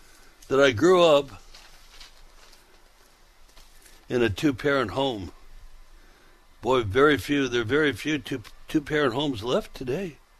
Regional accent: United States; born there; But I'm thankful to Almighty God that I was born in America when she was still great because she was still good.

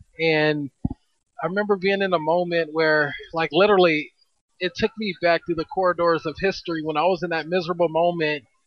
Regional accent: Oklahoma, United States; born there; also born or lived in Miami / Baltimore / Kansas; So military family. I was born in Oklahoma on a military base, but lived in Miami, Baltimore, Kansas with Toto

